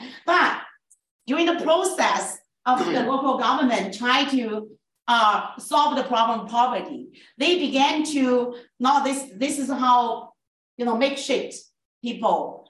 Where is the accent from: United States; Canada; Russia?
Canada; I said, I'm Canadian.